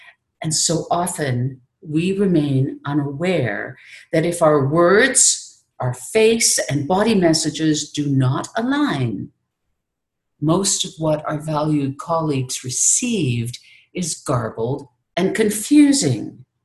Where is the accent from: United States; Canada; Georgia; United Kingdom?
Canada; I am from Canada, forgive me, and away we go.